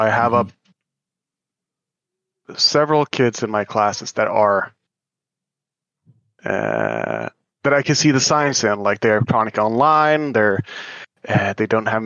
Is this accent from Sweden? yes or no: yes; Sweden; I'm from Sweden